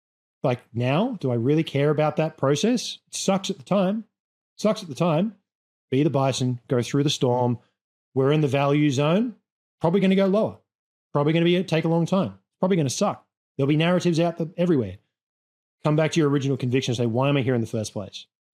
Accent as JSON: {"language": "English", "country": "Australia", "said": "I'm an Australian."}